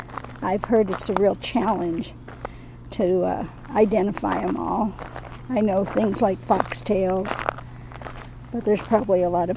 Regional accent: Nebraska, United States; When I grew up out in Nebraska, you could always see the big storms coming because everything's so flat out there.

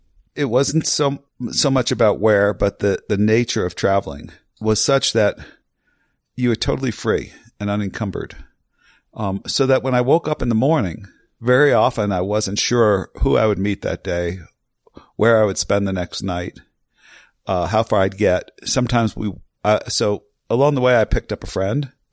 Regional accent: New York City, New York, United States; also born or lived in Key West, United States; Well, I was born actually in Key West, Florida, when my dad was in the Navy. I have very few memories of that, except how green the sea was. And then we moved to New York City, to Brooklyn, where we grew up

